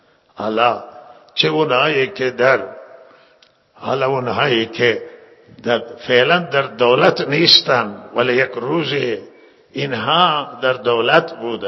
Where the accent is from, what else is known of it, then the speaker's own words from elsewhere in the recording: Iran; ما همه ما ایرانیم